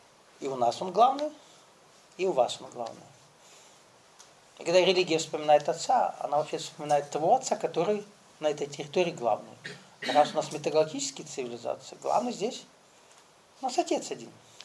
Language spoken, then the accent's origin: Russian; Kabardino-Balkaria, Russia; Я вырос на Кавказе. Вырос в очень маленькой республике, где там, ну, 700 тысяч жителей на всю республику. Кавказская. Причем там два народа. Кабардино-Балкария. Там, где Эльбрус стоит.